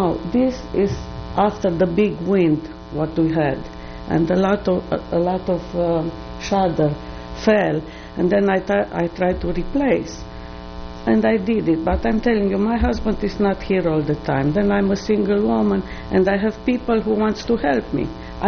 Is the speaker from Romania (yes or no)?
yes; Romania; English is a second language; moved away as an adult; You know, I'm from Romania. I came here for my daughter.